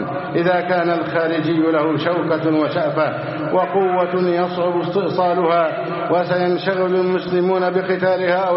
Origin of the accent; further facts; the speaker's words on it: Egypt; اللهم احفظ بلدنا مصر أمنا أمانا